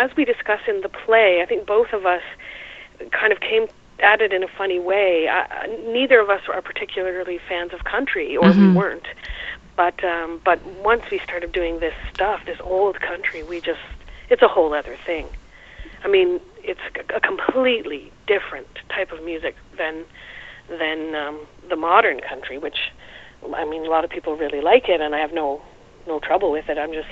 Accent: Nova Scotia, Canada; now in Quebec, Canada; And I am from Nova Scotia originally, mm-hmm. but I lived in Quebec for more than 20 years and in the townships now for 10.

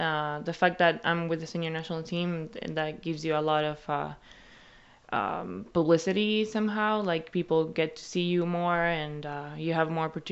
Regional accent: Buenos Aires, Argentina; I grew up in Buenos Aires, Argentina, and I started playing basketball when I was 14 years old.

